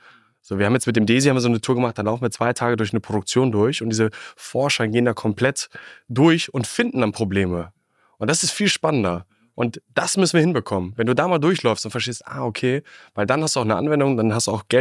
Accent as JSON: {"language": "German", "region": "Hamburg", "country": "Germany", "said": "ich komme aus Hamburg"}